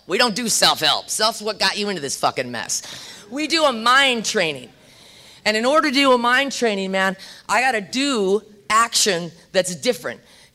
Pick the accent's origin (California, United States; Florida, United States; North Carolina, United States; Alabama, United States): California, United States; I'm from California, so it's like, I'm fucking sorry.